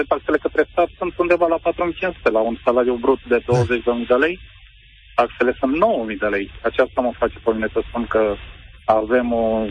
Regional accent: Ploiești, Prahova, Romania; sunt din Ploiești.

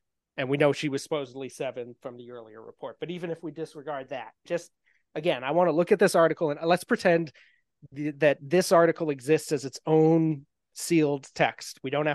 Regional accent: New Hampshire, United States; I'm from New Hampshire.

